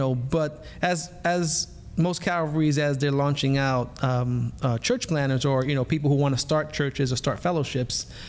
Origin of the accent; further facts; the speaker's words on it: Brooklyn, New York, United States; now in Boynton Beach, United States; Well, no, I'm from New York. I'm from Brooklyn, actually.